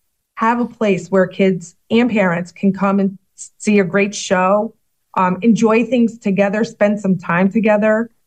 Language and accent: English; Springfield, United States; Well, I grew up in Springfield, and I remember back in the day where there was so much to do.